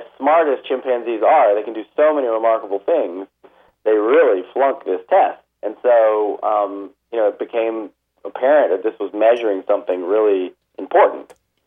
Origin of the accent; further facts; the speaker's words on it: Atlanta, Georgia, United States; I actually stayed in my hometown to go to college. I grew up in Atlanta, and I went to Emory University